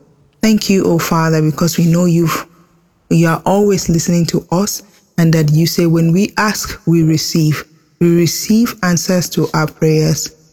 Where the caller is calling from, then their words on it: Texas, United States; I'm calling from Texas